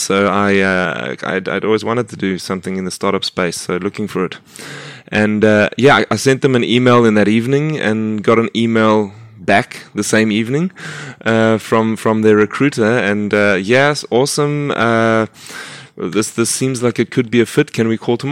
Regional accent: South Africa; So as a South African, obviously got a bit of a passion for the developing world and a lot of the problems there.

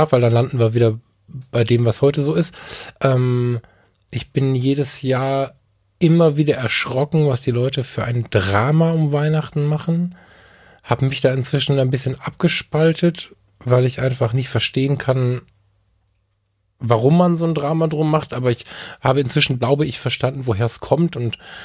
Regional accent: Ratingen, North Rhine-Westphalia, Germany; born there; Ich bin in Rating geboren.

